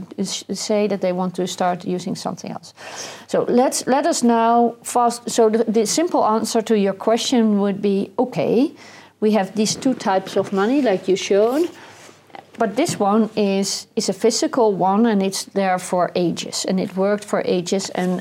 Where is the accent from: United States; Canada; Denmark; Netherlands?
Netherlands; English is a second language; So from the Netherlands, I'm from the Netherlands originally.